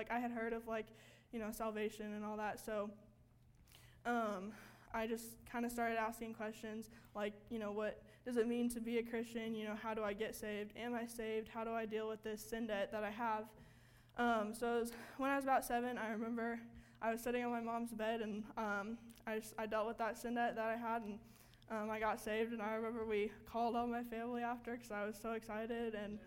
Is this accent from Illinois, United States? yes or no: no; Lincoln, Nebraska, United States; as you know. I'm from Lincoln, Nebraska.